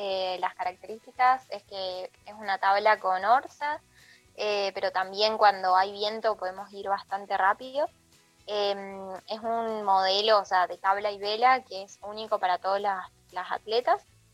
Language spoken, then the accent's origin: Spanish; Mendoza, Argentina; yo soy de Mendoza